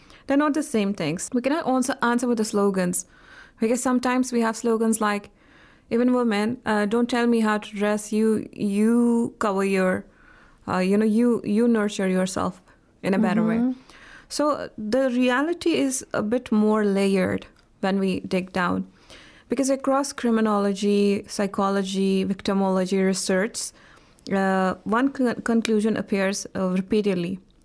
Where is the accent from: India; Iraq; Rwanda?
India; Jammu and Kashmir; I am actually from Indian administrated Kashmir